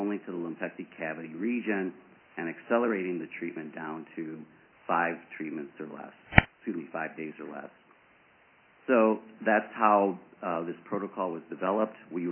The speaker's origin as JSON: {"language": "English", "region": "Midwest", "country": "United States", "said": "I'm from the Midwest."}